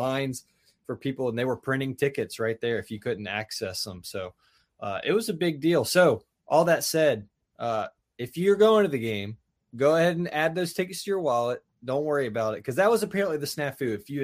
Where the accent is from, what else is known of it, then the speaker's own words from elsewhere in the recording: Birmingham, Alabama, United States; Yes, I grew up with one in Birmingham.